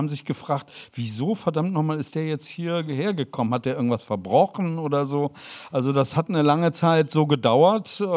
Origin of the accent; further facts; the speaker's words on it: Bonn, North Rhine-Westphalia, Germany; dass ich eben aus Bonn komme